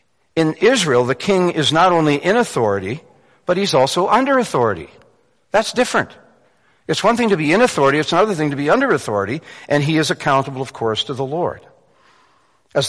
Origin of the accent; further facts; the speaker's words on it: Winnipeg, Manitoba, Canada; I grew up in Winnipeg, where they invented winter.